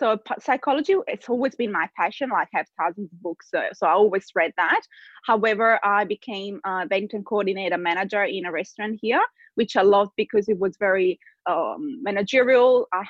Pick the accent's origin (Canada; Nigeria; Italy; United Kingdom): Italy; English is a second language; now in Australia; came to Australia 8 years ago. I'm originally Italian, as probably some people can pick that up from my accent.